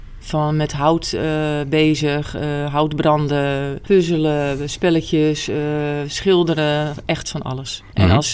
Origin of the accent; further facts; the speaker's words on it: Leiderdorp, South Holland, Netherlands; moved away; Ik kom oorspronkelijk uit Leiderdorp, tegen Leiden aan. En ik ben verhuisd in 2008 naar Groningen.